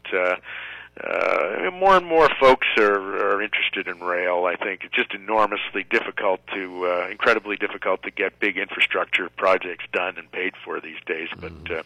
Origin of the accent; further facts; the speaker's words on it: Nova Scotia, Canada; because we're from Nova Scotia, and she would request the song